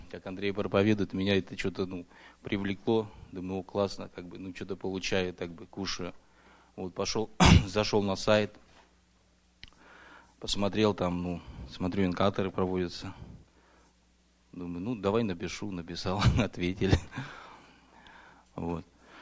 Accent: Moscow, Russia; я из Москвы.

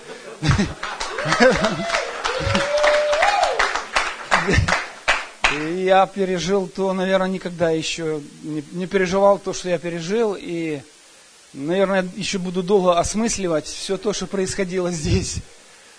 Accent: Sacramento, California, United States; я из Сакраменто.

